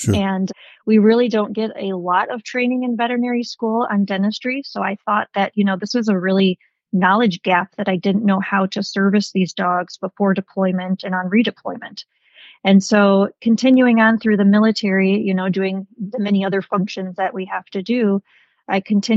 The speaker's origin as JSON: {"language": "English", "region": "Illinois", "country": "United States", "tie": "born or raised there", "said": "as soon as I grew up in Illinois, knew I wanted to be a vet."}